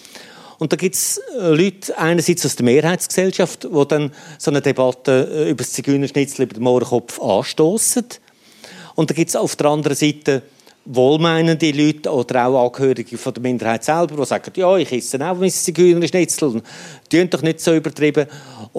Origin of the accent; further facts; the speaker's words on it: Switzerland; wenn ich als Schweizer ins Ausland gehe, im deutschen Sprachraum, ist mir lange dann als Kuhschweizer ausgelacht worden.